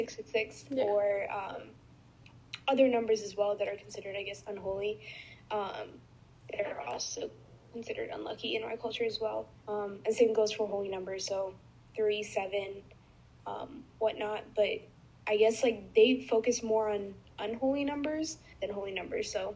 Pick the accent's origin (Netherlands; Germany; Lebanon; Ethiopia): Ethiopia; I'm from Ethiopia, so a lot of our culture is based around like the Orthodox religion.